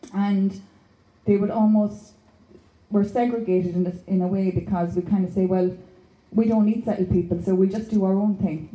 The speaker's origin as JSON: {"language": "English", "town": "Killarney", "region": "Munster", "country": "Ireland", "said": "I'm a traveller woman, I'm from Killarney, and I'm a mother of a 15-year-old son. I'm from a very large traveller family"}